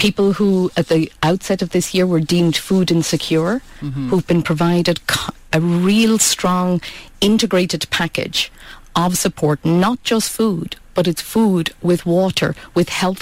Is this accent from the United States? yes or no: no; Ireland; I come from Ireland.